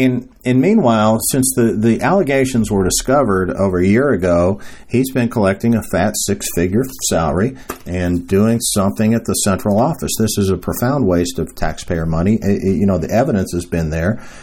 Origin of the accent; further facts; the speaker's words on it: Louisville, Kentucky, United States; things that are going on in the city of Louisville, my hometown.